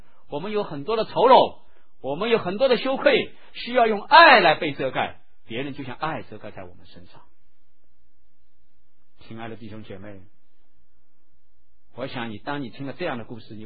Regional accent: Shanghai, China; 我不知道我们上海人说毛脚女婿

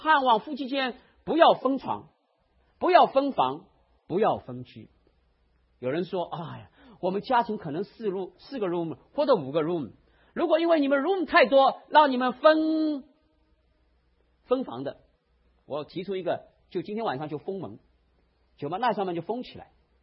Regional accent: Shanghai, China; 我们上海人说她门槛很精啊

